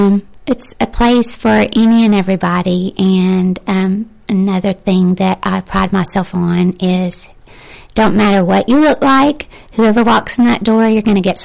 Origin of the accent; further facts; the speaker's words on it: Coleman, United States; I grew up in Coleman. Okay. And a graduate from Fairview High School.